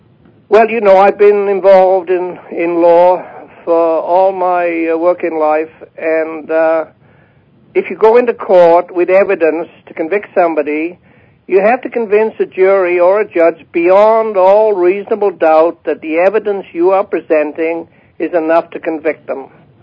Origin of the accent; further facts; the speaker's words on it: Wales, United Kingdom; born there; it's the word for Wales, because I was born in Wales and I use it.